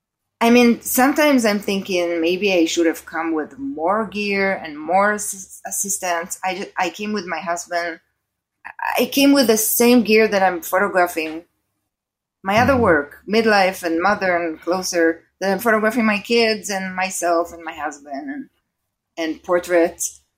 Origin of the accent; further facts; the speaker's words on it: Israel; now in United States; I mean, I'm an immigrant. My husband was with me. We're both immigrants from Israel.